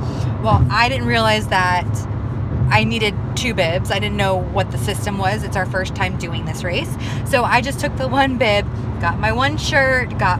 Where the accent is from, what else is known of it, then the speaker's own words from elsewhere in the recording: Florida, United States; So we are from Florida, and it was 30 degrees.